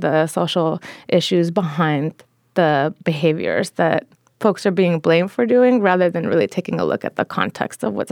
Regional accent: San Francisco, California, United States; I actually was a public school student here in San Francisco and came up through the arts. Growing up in the Mission District in the late 80s and the 90s, it was a pretty violent place.

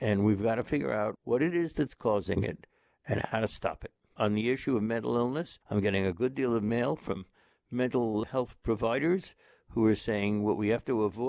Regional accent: United States; I'm an American Jew, of course. I'm proud of my religion, as everybody is proud of theirs, or many people are.

